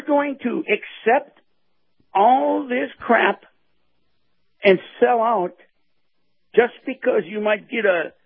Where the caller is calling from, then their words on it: Bradenton, Florida, United States; I'm calling from Bradenton.